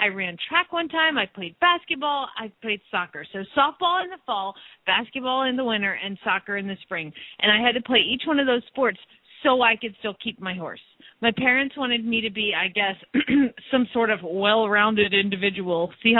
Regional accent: Atlanta, Georgia, United States; growing up in Atlanta, Georgia, I was the only horse girl in school, okay?

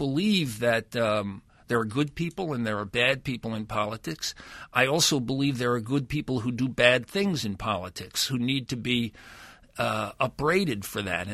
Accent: Lynchburg, Virginia, United States; Yes, and I still have Jerry Falwell's hometown is my hometown, so I still have an awful lot of the country boy naivete in me

